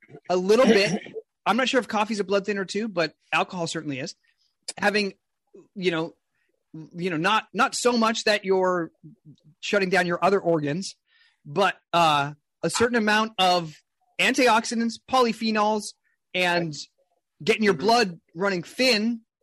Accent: East Coast, United States; because growing up in the East Coast

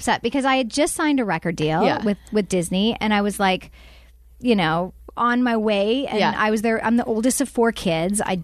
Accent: Canada; moved away as an adult; now in Nashville, United States; No, but I did. I was 18. I moved here from Canada. And I told my parents, like, at December, just before Christmas, I'm like, come January, I'm moving to Nashville.

